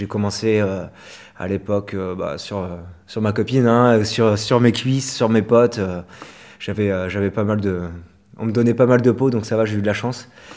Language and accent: French; Lorient, Brittany, France; j'ai 28 ans. Je suis de Lorient